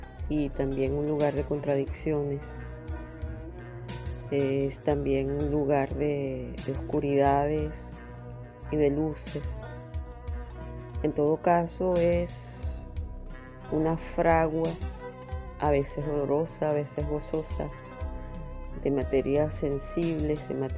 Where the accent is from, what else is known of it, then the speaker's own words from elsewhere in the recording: Caracas, Capital District, Venezuela; born there; nací en Caracas en mayo de 1968.